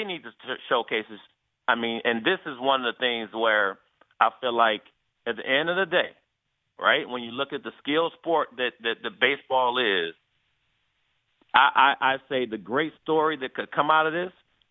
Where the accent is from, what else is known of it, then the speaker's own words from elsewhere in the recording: Chicago, Illinois, United States; I'm from Chicago.